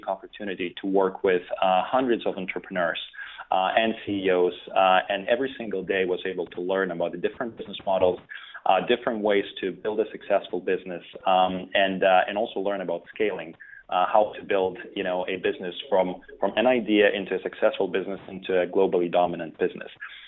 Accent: Lithuania; while I was growing up in Lithuania, which is where I'm from originally

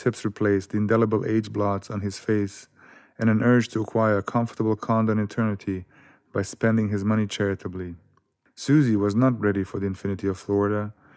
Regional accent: Sarajevo, Federation of Bosnia and Herzegovina, Bosnia & Herzegovina; And Sarajevo, it is my hometown, you know, but when I go there, I have a tenuous relationship with it as home.

